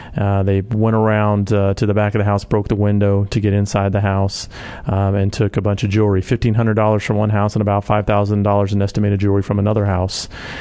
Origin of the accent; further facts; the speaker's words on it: Houston, Texas, United States; I've been one myself a couple times growing up in Houston.